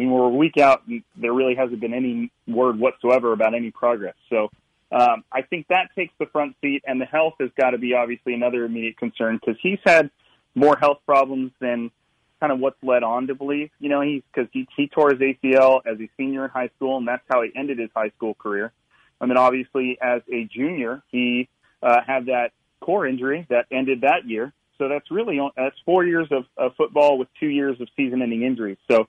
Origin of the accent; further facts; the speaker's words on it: Fresno, California, United States; I mean, I come from Fresno, so I'm kind of like bathed in intense heat all the time.